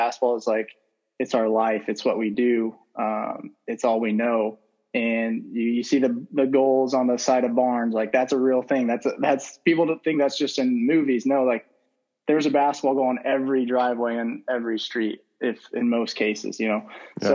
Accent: Indiana, United States; every kid's dream growing up in Indiana to do that.

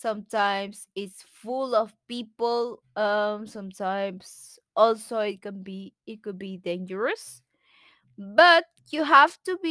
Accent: Peru; English is a second language; I am from Peru, so I know what is dangerous because I know.

